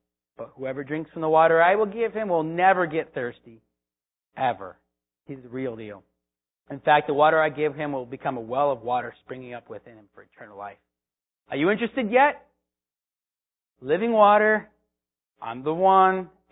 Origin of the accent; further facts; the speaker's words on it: Illinois, United States; Now, anybody from Illinois? Okay, I'm from Illinois.